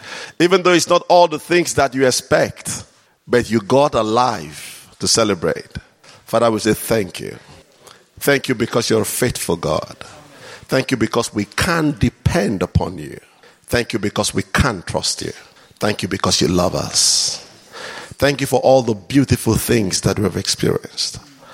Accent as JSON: {"language": "English", "country": "Nigeria", "said": "And being a Nigerian man, I like a bit of patience."}